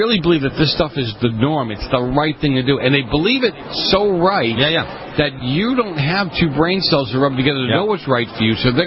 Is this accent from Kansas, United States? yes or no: no; Boston, Massachusetts, United States; I grew up in Boston, a whole different animal